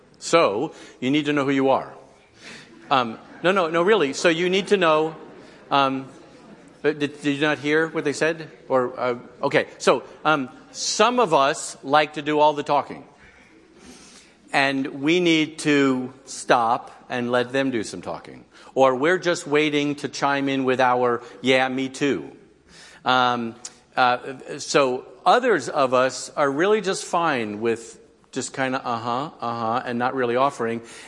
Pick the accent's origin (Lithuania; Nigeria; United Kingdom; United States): United States; Virginia; I'm from Northern Virginia where traffic, that's all we talk about.